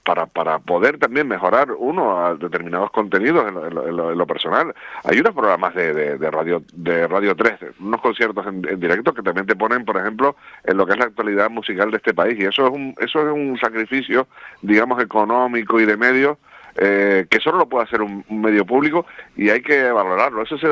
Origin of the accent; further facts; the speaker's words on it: Canary Islands, Spain; una versión descafeinada de cómo somos los canarios